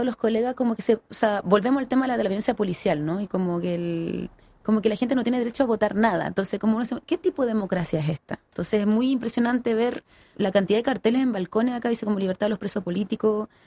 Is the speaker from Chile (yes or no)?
yes; Chile; que soy muy chilena para hablar